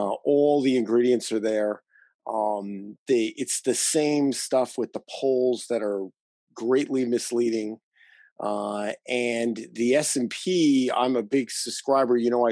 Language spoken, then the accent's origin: English; New York City, New York, United States; I'm a big Trump fan because I'm fundamentally a New Yorker and from the 1970s when New York was kind of a different place than it is now.